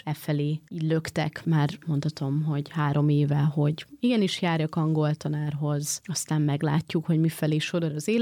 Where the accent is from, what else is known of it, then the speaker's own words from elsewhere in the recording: Hungary; mert ugye én magyar vagyok